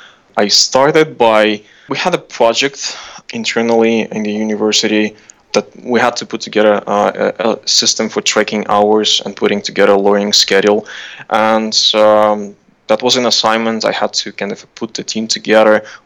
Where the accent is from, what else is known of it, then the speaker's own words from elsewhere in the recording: Ukraine; being an engineer in a post-Soviet country, I come from Ukraine